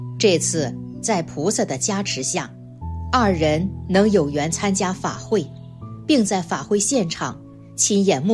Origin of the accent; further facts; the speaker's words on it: Shanghai, China; 我是来自上海的同修，